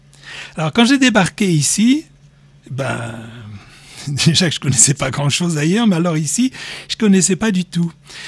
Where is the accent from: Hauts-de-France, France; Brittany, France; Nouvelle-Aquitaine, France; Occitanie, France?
Brittany, France; Moi, je suis breton. Je vais vous raconter ma vie, mais ça va pas durer longtemps. Non, je suis breton, si bien que je sais pas prononcer.